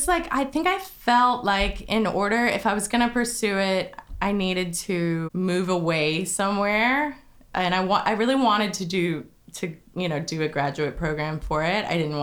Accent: Murfreesboro, Tennessee, United States; moved away as an adult; So I grew up in Murfreesboro and I just wanted to like study. I loved movies, so I wanted to like be in the movie business. So I moved to LA.

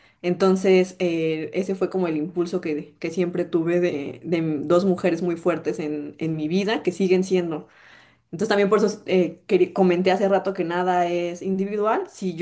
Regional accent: Tapachula, Chiapas, Mexico; now in Mexico City, Mexico; yo soy de Chiapas, yo soy de Tapachula, Chiapas, y toda mi familia es de allá. Por ciertas situaciones complicadas, nos mudamos a la Ciudad de México

